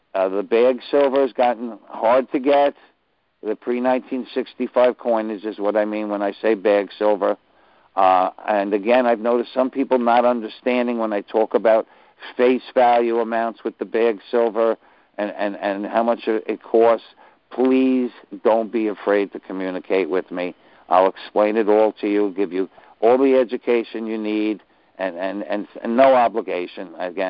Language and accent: English; New York, United States; I'm from New York, so I got a big mouth. I can't shut up.